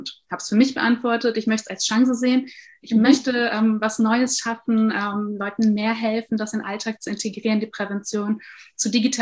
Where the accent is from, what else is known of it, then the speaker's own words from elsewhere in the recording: Rhineland, Germany; born there; Ich komme gebürtig aus dem Rheinland und habe es mich nach vielen Jahren wieder hier zurückverschlagen